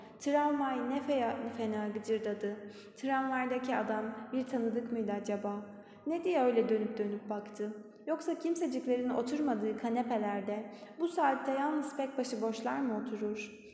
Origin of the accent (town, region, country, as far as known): Lüleburgaz, Kırklareli, Turkey